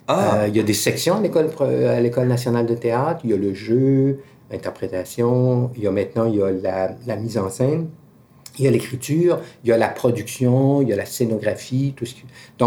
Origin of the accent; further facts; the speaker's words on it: Caraquet, New Brunswick, Canada; j'ai commencé à 14-15 ans au Théâtre populaire d'Acadie parce que je suis originaire de Caraquet.